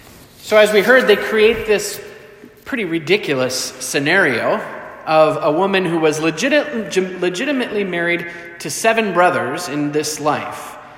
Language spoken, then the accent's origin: English; Duluth, Minnesota, United States; Growing up in Duluth, my three brothers and I would often beg and plead with our mom, who was a stay-at-home mom, to take us to the beach, to Park Point on hot, sunny summer days.